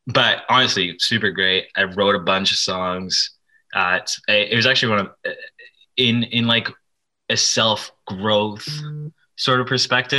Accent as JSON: {"language": "English", "region": "Dubai", "country": "United Arab Emirates", "tie": "born or raised there", "said": "Yeah, born and raised in Dubai. And my dad's like a super businessy person."}